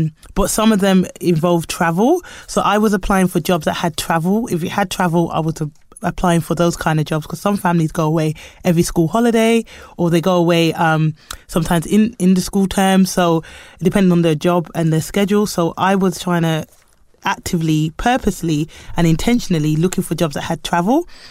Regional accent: United Kingdom; born there; And also, I am a black nanny. I'm Jamaican. I'm born in the UK, but I am Jamaican by heritage.

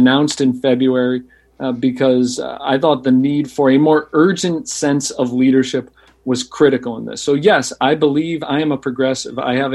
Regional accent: Pittsfield, Massachusetts, United States; now in East Boston, United States; I grew up in Pittsfield, represented that community and 51 other communities in Western Massachusetts.

